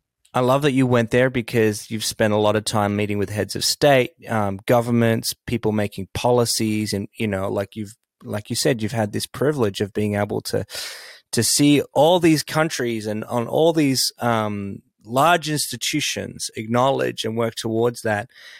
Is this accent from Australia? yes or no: yes; Australia; I'll call out Australia because I'm an Aussie